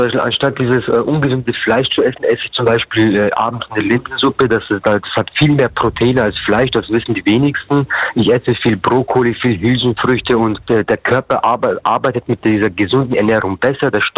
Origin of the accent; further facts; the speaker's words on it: Bavaria, Germany; Ich komme ja aus Bayern und Bayern ist ja so ein sehr schwieriges Bundesland, sage ich mal. Ich hatte einen Lehrer, der gesagt hat, aus dir Türken wird sowieso nichts.